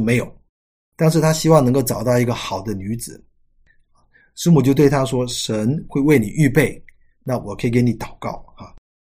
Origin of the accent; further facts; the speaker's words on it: China; 然后我们说：“我们是从中国来的。”